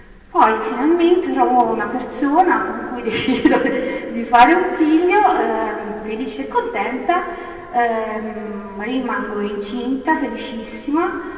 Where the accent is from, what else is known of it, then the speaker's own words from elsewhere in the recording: Tuscany, Italy; accent: Tuscan; scusate l'accento toscano, sono toscana